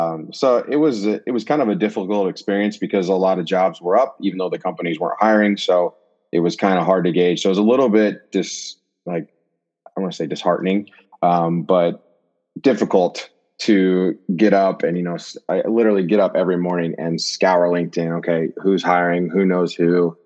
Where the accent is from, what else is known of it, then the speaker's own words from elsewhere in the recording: Illinois, United States; moved away as an adult; also born or lived in St. Louis / Chicago; now in Phoenix, United States; So I am actually originally from Southern Illinois, so the very southern tip, very small, like farm town type feel. Was there for probably 23 years of my life, and then moved to St. Louis